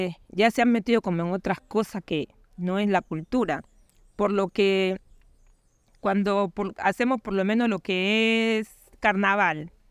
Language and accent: Spanish; Olaya Herrera, Nariño, Colombia; born there; nací aquí en Olaya Herrera.